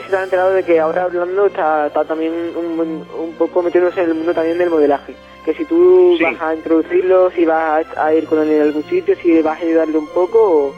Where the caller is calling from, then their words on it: Cádiz, Andalusia, Spain; Un saludo desde Cádiz.